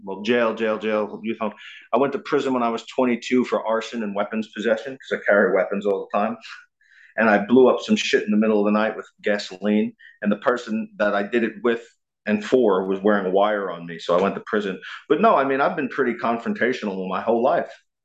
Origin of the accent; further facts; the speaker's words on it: United States; when I'm fighting there that don't like me because I'm American.